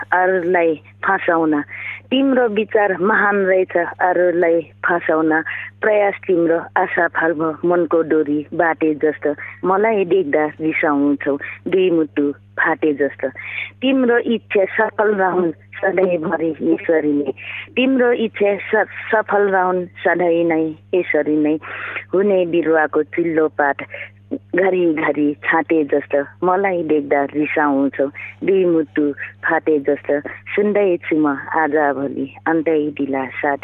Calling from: Dhankuta, Koshi Province, Nepal; यो धनकुटा भेरेतारबाट

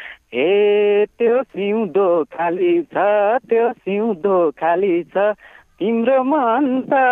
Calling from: Achham, Sudurpashchim Province, Nepal; हजुर अछामबाट … बोल्दैछु अछामबाट।

